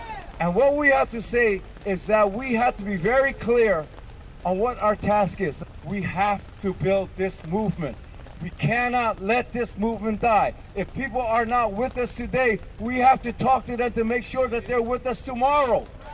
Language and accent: English; Oakland, California, United States; I was there in Resurrection City. That was spearheaded by Martin Luther King, and I came from Oakland, California.